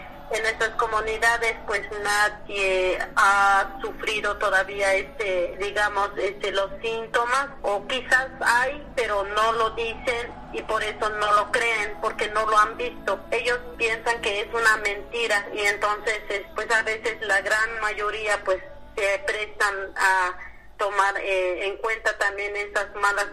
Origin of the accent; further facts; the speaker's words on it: Coquiltel, Chiapas, Mexico; Yo soy de la comunidad de Coquiltel, municipio de este Chilón, de este municipio Chilón.